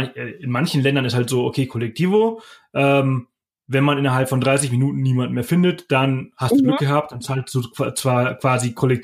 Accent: Spain; ich spreche fließendes Spanisch, ich bin Spanier oder halber, mhm.

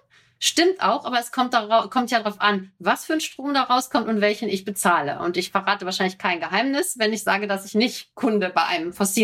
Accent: North Rhine-Westphalia, Germany; Ich komme ja aus dem Ruhrgebiet

